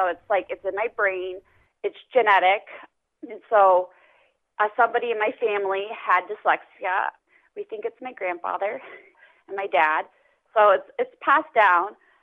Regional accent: Baltimore, Maryland, United States; now in Williston, United States; So I'm originally from Baltimore, and I'm living in Williston, North Dakota, finishing up my teaching license online this semester.

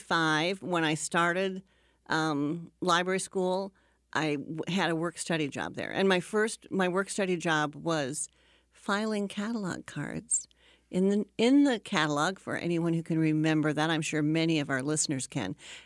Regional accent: Waterloo, Iowa, United States; I grew up in Waterloo.

